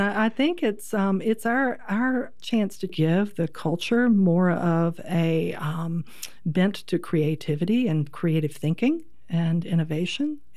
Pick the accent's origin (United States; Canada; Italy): United States; Virginia; Growing up in Southern Virginia, I've seen a lot of change.